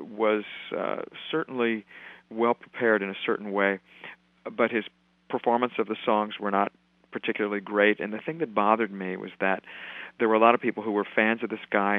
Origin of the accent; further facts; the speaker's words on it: Columbus, Ohio, United States; And growing up in Columbus, Ohio, I took piano lessons from a lady named Marjorie Cook, who taught me chord substitutions